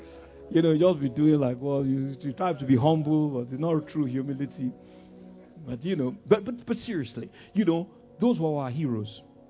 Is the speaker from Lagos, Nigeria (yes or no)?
yes; Ikoyi, Lagos, Nigeria; I grew up in Ikoyi. You know, my home was in Ikoyi. My primary school was in Victoria Island.